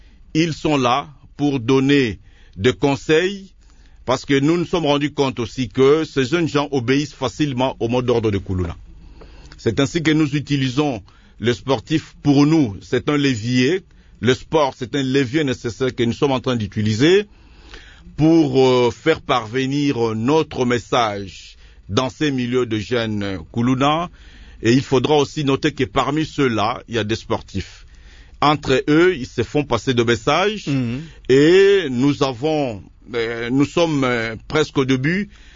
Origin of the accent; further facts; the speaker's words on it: Matete, Kinshasa, DR Congo; Nous sommes natifs de la commune de Matete.